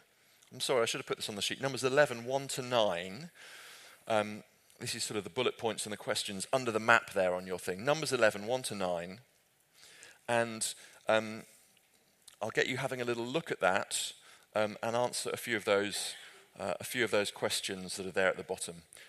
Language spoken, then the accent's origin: English; United Kingdom; as British people we are particularly good